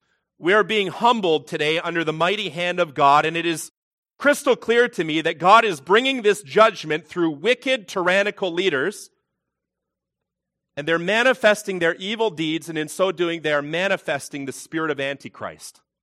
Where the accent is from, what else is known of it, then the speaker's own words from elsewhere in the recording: Canada; It's heavy as a Canadian, a citizen of this country, and also the wider world.